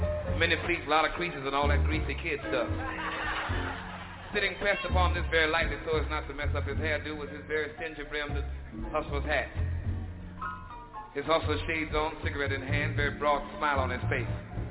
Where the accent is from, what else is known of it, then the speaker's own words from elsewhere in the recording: Chicago, Illinois, United States; he was standing on a very well-known corner on the south side of my hometown, Chicago.